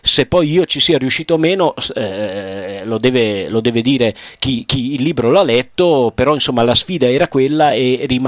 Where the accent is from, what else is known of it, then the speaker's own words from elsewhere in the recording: Tuscan-Emilian Apennines, Italy; come è successo dalle mie parti sull'Appennino tosco-emiliano